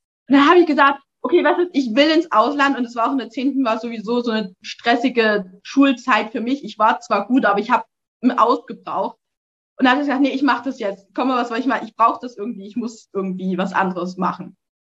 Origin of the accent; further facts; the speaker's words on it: Saxony, Germany; Ich komme aus dem Erzgebirge